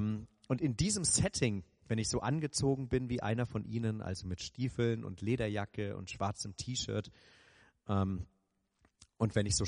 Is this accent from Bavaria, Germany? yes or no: yes; Bavaria, Germany; now in Lower Bavaria, Germany; ich bin vor 14 Jahren nach Niederbayern gekommen und ich komme eigentlich aus Franken ursprünglich.